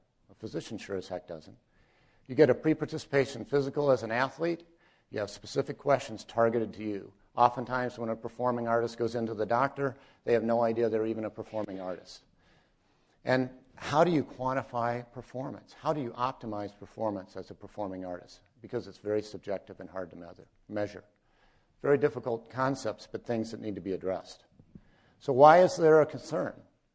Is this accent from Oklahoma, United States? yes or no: no; Indianapolis, Indiana, United States; I'm from Indianapolis.